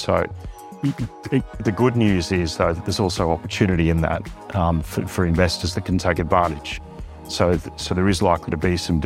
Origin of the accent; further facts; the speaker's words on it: Australia; we're short consumer discretionary stocks in my home country, Australia.